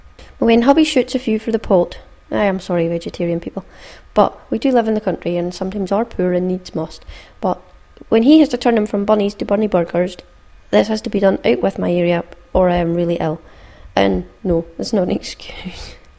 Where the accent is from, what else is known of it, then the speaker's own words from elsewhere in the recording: Scotland, United Kingdom; I was away from Caithness and I was asked where I was from and I said, oh, the north coast of Scotland.